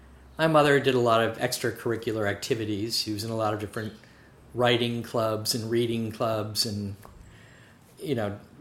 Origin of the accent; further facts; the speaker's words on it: Syracuse, New York, United States; also born or lived in Los Angeles; I grew up in Syracuse and summered up on the St. Lawrence River and on Lake Ontario, so I'm an upstate New York kid. I moved to Hudson from Los Angeles